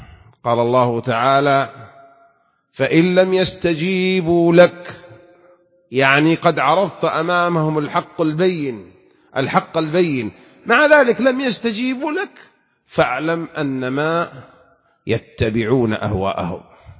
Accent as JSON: {"language": "Arabic", "country": "Saudi Arabia", "said": "والصف في بلادنا المملكة العربية السعودية لنكون صفا واحدا على الحق"}